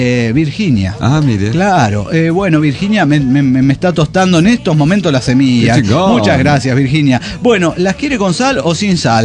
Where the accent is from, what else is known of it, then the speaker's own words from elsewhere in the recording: Mexico; Escúcheme, somos mexicanos, no mames.